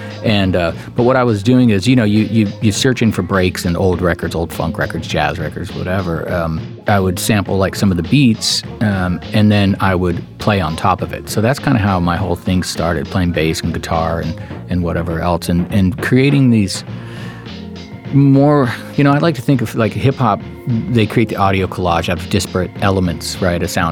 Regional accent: San Francisco, California, United States; Growing up in the Bay Area, in San Francisco, you know, it's really diverse. It's really eclectic.

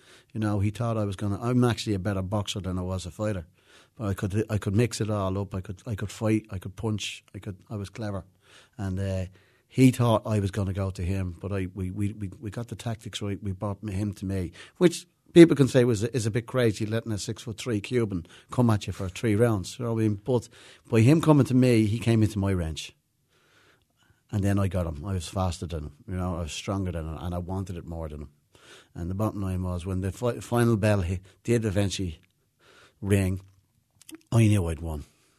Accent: Ireland; So the bottom line was, we're Irish and we like to party as well, as you know.

